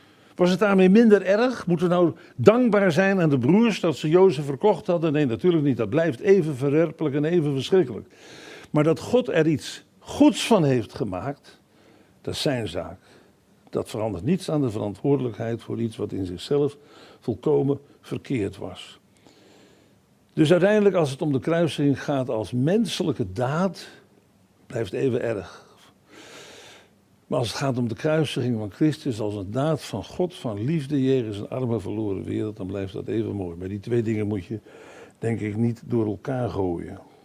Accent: Netherlands; Hij is ook Israëli van nationaliteit, ik ben Nederlander.

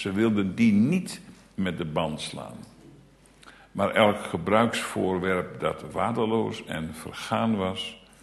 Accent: Schildwolde, Groningen, Netherlands; opgegroeid in Schildwolde, Slochteren, dat zijn de grotere plaatsen van een noordelijke provincie.

